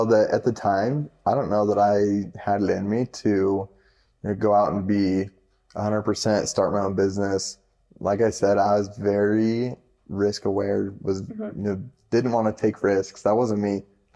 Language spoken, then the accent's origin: English; Idaho, United States; especially growing up in Idaho, grew up in a bubble. I mean, we left our door unlocked, left the keys in the truck.